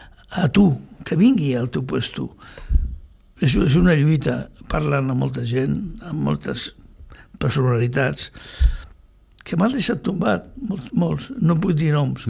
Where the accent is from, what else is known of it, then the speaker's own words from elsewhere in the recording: Sitges, Catalonia, Spain; Sóc de Sitges, vaig començar amb els palets de golf, portant els pals a l'ombro, i a poc em vaig fer professional de golf.